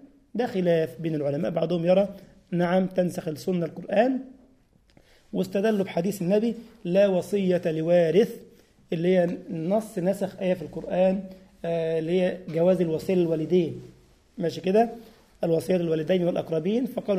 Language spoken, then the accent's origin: Arabic; Egypt; يعني حتى عندنا في مصر كثيرا ما يكون كل فترة كده جزار في الحي